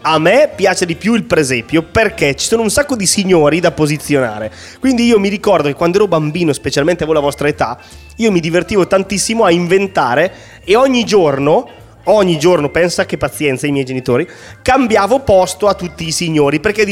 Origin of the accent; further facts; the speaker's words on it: Lombardy, Italy; per me che sono lombardo, estate, perché da noi c'è meno 20 e la neve alta fino alle ginocchia